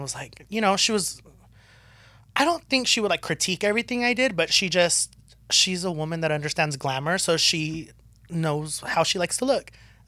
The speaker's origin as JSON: {"language": "English", "region": "California", "country": "United States", "tie": "born or raised there", "said": "And those are women that we know growing up in SoCal."}